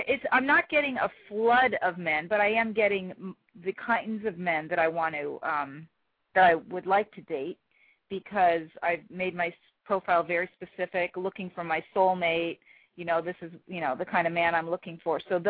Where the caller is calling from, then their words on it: Los Angeles, California, United States; Los Angeles.